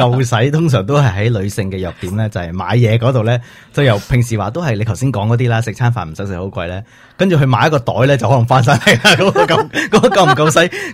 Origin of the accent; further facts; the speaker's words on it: China; 尤其是我想我们中国人啦，都有句说话